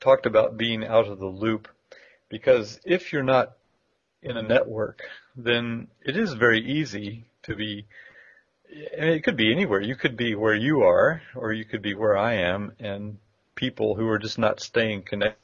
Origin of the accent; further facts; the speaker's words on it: United States; you could say that about where I grew up in America as well.